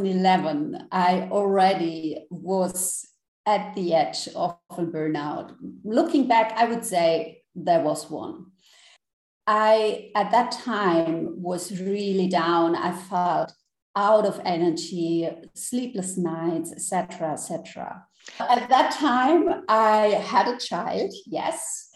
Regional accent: Germany; English is a second language; moved away as an adult; now in Spain; And originally, I'm from Germany, raised and born there, but now living in Spain.

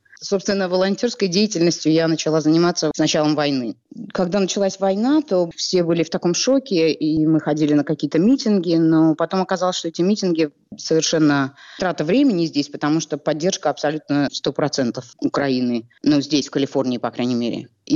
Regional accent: Uzbekistan; moved away as an adult; now in United States; Я из Узбекистана. Приехала сюда в 91-м году, когда в Узбекистане начались националистические настроения. И оказалась в Нью-Йорке со своим мужем. Мне было 19 лет, и поэтому

